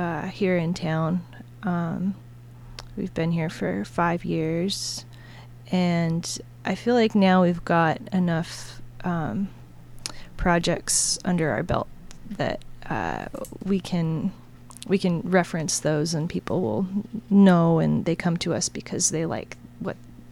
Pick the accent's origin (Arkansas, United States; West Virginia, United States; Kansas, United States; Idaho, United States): Idaho, United States; Boise; And I grew up in Boise, Idaho. My dad had a sign shop. And so I just grew up hanging out at the sign shop.